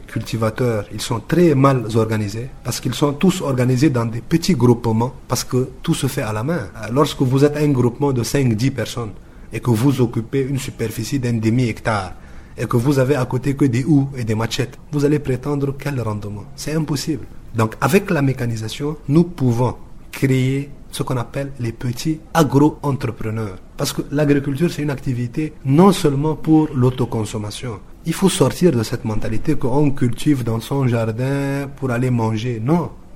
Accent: Central African Republic; ici chez nous en Centrafrique

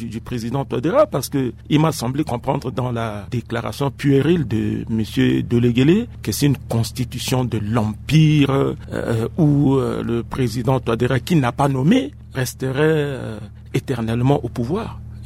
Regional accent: Central African Republic; Je suis centrafricain.

